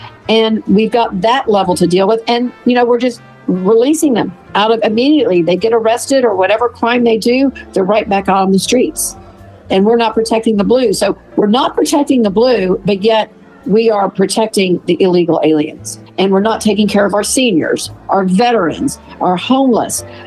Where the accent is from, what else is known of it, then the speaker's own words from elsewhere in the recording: Texas, United States; As you know, Kevin, I've been to the border, and I'm from Texas, so I'm very familiar with the border.